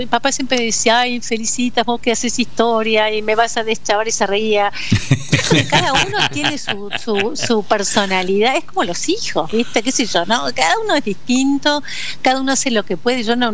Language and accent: Spanish; Argentina; no tener miedo a perder nuestra identidad como argentinos